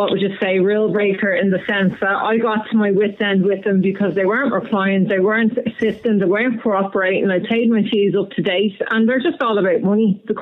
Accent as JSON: {"language": "English", "country": "Ireland", "said": "Personally, I'm very proud that I'm Irish and I love the Irish flag"}